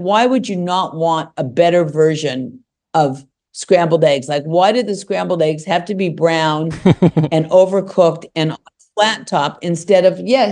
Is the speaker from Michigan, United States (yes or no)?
no; Los Angeles, California, United States; But see, I don't really know what a diner is because I'm from Los Angeles.